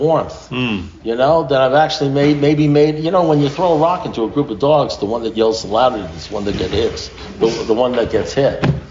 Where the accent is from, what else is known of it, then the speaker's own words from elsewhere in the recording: New York, United States; I'm from New York, we're pretty cool, you know, we don't want to get involved in the God thing.